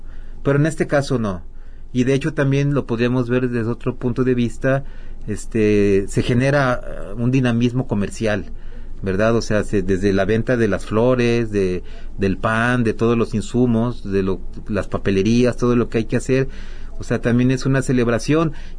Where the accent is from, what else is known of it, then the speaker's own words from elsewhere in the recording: Mexico; porque tal vez uno como mexicano pues dice, no, mis tradiciones son las más importantes